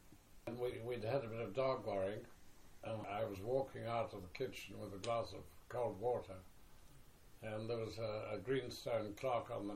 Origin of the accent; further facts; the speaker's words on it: Havelock, Hawke's Bay, New Zealand; born there; I was born in Havelock, and we lived in a house called Arden, which is Kopana Road, and it was designed by my uncle, who married my mother's sister, who was a Batley from Mohonga.